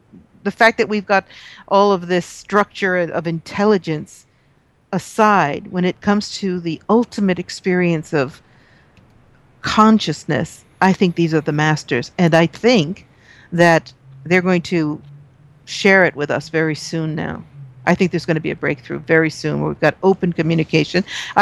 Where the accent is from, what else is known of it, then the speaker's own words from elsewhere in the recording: California, United States; because I'm a Californian and we're afraid of big white sharks.